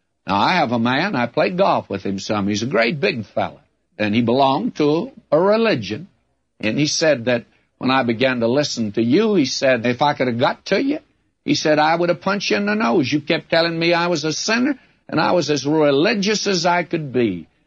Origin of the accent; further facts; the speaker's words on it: the South, United States; I was brought up in the South. I never knew there was but one kind of biscuit, and that was a hot biscuit.